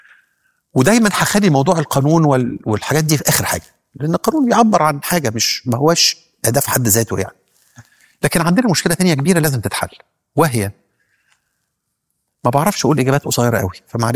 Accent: Egypt; إحنا عندنا في مصر قضاء تاريخيا متميز جدا

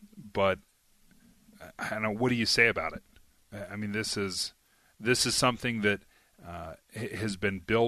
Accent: Utah, United States; I grew up here in Utah.

